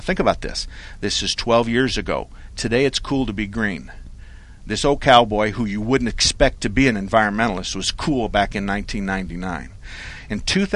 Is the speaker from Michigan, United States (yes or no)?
no; Douglas, Arizona, United States; I was born and raised in Douglas. There's five generations of my family either above or below the ground. The border fence was transparent when I was a kid. We played with the Mexican kids and they came and played with us.